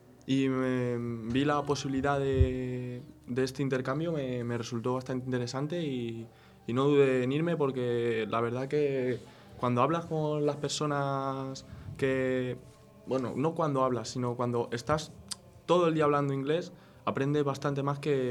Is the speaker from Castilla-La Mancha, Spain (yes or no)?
yes; Toledo, Castilla-La Mancha, Spain; Sí, yo vengo de Toledo.